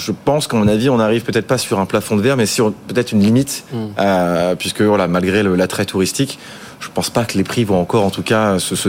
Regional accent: Brittany, France; Je suis breton, donc autant en profiter.

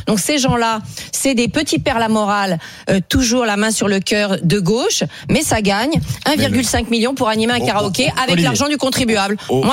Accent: France; Et moi je suis française.

